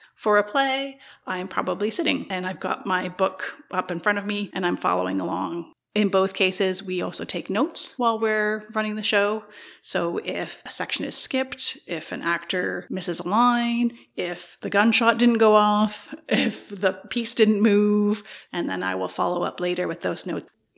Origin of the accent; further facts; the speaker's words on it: Brockville, Ontario, Canada